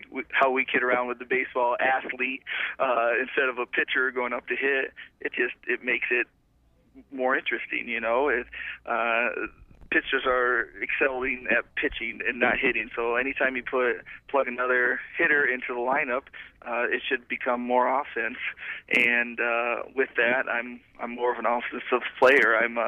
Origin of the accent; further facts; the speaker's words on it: Iowa, United States; Growing up in Iowa, you know, there's no for wrestling.